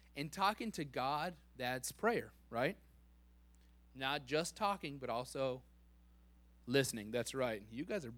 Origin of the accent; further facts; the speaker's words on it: New Mexico, United States; I'm from New Mexico. That's why that's my favorite scripture. There's scorpions.